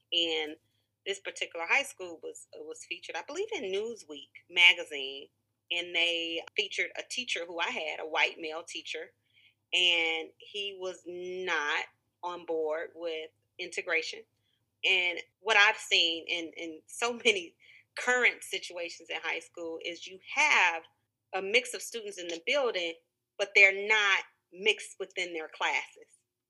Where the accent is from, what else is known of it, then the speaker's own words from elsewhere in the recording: Illinois, United States; I am a northern girl from right outside of Chicago. And my parents are both from Alabama. So I'm a southern girl in a northern world.